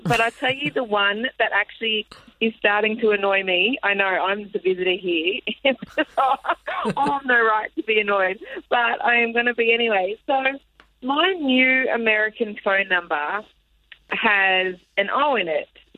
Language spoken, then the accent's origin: English; Australia; she was thinking I'm not going to tip her because I'm Australian.